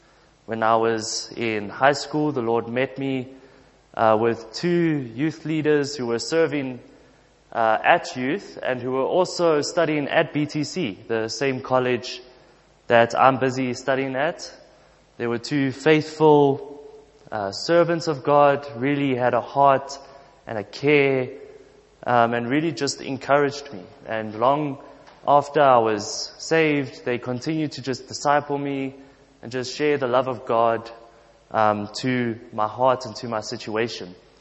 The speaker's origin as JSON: {"language": "English", "town": "Johannesburg", "region": "Gauteng", "country": "South Africa", "said": "I'm from Joburg."}